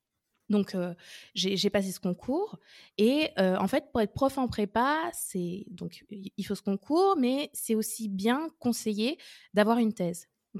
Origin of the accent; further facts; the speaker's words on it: Orléans, Centre-Val de Loire, France; je suis d'Orléans à la base et donc j'ai commencé par des classes préparatoires à Orléans.